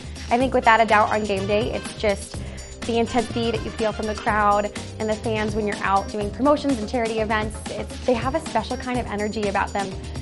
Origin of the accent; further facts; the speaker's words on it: Denver, Colorado, United States; I'm from Denver, Colorado